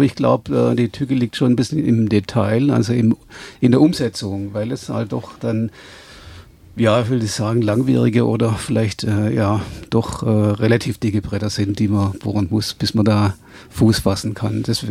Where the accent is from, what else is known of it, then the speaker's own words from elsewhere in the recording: Reutlingen, Baden-Württemberg, Germany; im Raum Reutlingen, wo ich herkomme